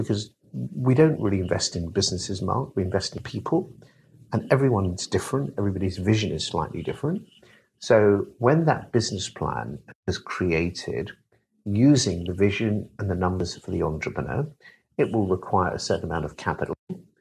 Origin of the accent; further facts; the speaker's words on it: United Kingdom; But I'm British, remember